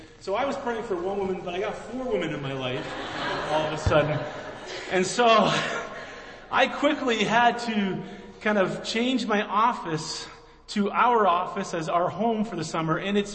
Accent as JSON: {"language": "English", "town": "Fort Erie", "region": "Ontario", "country": "Canada", "said": "We're from Fort Erie, and we're flying out of Hamilton."}